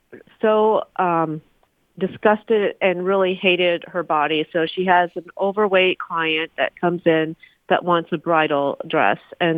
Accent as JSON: {"language": "English", "region": "Iowa", "country": "United States", "tie": "born or raised there", "said": "growing up in the Midwest in Iowa. And I love Iowa. I love that I'm a Hawkeye."}